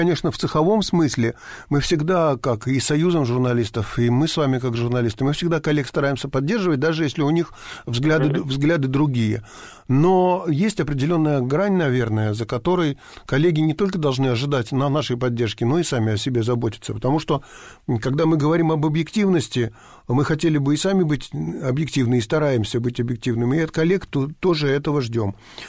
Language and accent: Russian; Vladivostok, Primorsky Krai, Russia; Я как родом сам из Владивостока, мне еще двойная радость была.